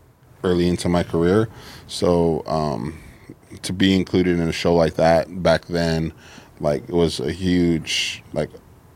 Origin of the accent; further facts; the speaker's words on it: San Antonio, Texas, United States; Mm-hmm. South side and west side.